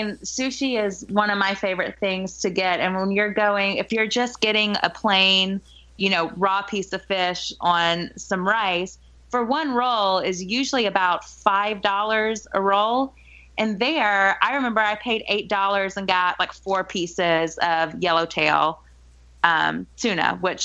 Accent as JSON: {"language": "English", "region": "Gulf Coast", "country": "United States", "tie": "born or raised there", "said": "We grew up on the Gulf Coast. We've had really good seafood."}